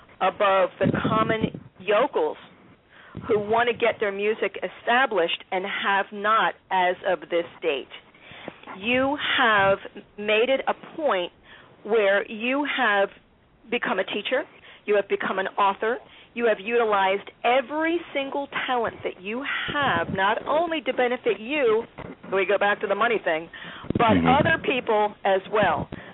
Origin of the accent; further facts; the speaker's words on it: Philadelphia, Pennsylvania, United States; Maybe because I'm from Philadelphia and I still perceive myself to be on the outside looking